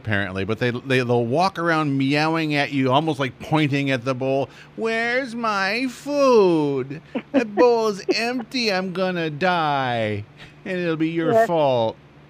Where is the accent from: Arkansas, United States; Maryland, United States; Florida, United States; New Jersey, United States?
Arkansas, United States; Anyway, hey, I'm from Arkansas, you know.